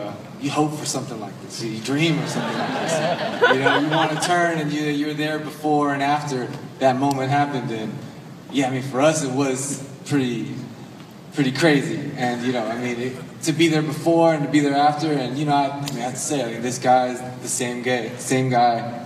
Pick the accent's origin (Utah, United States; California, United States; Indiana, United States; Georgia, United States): California, United States; I'm from the Bay Area, and, you know, I had the same sort of Asian American upbringings and dreams that he had.